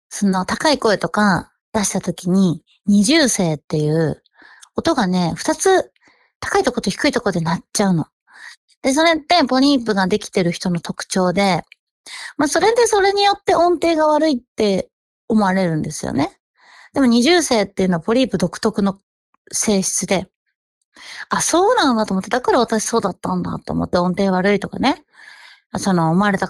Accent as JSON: {"language": "Japanese", "region": "Tokyo", "country": "Japan", "tie": "born or raised there", "said": "ちなみに私は東京出身、東京育ちなんですけど、東京のピンクわかんないな"}